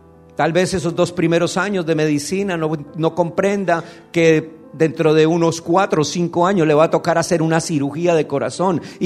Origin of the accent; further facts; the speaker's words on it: Colombia; pude ver en mi país, en Colombia ahora